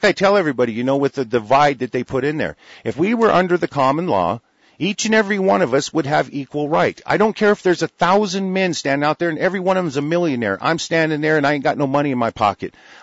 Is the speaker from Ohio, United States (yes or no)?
no; Florida, United States; born there; also born or lived in Virginia; I was born in Florida, to tell you the truth. You know, I'm a Southern myself.